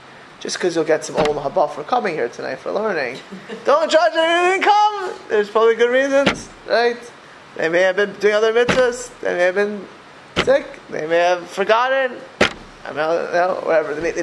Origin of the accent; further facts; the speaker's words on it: Miami Beach, Florida, United States; And I grew up in Miami Beach.